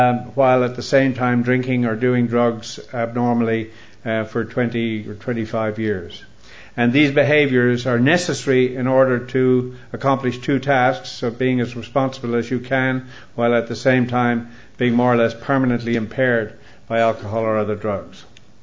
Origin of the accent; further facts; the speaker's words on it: Ireland; But as I said yesterday, my diagnosis was being Irish. And that's how I was expected to behave